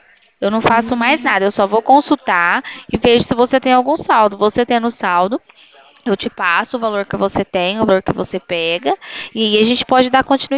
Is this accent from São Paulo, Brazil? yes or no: yes; Bebedouro, São Paulo, Brazil; eu sou de Bebedouro, estado de São Paulo.